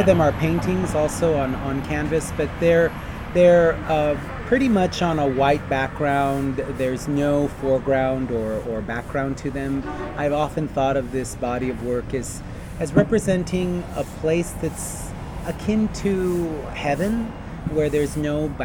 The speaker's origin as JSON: {"language": "English", "town": "East Los Angeles", "region": "California", "country": "United States", "tie": "born or raised there", "said": "because I grew up in East Los Angeles, and I have this whole history kind of connected to myself of having grown up as a kid"}